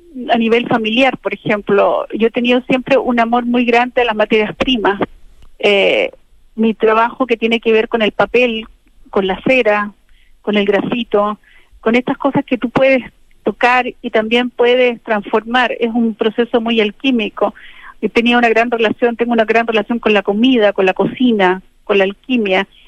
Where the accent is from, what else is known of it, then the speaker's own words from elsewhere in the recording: Chile; nosotros como chilenos